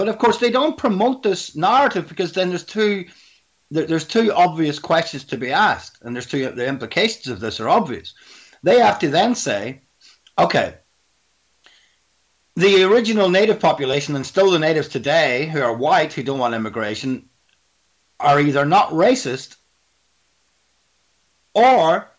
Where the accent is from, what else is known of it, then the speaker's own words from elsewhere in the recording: Northern Ireland, United Kingdom; moved away; I mean, I'm not completely Irish. I'm half Irish, and I was brought up in Northern Ireland, was in the UK.